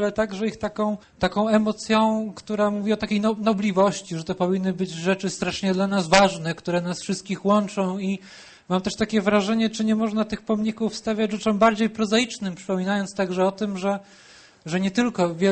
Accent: Poznań, Greater Poland Voivodeship, Poland; jako poznaniak

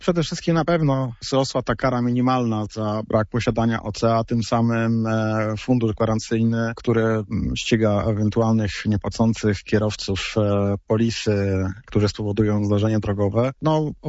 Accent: Poznań, Greater Poland Voivodeship, Poland; jako poznaniacy

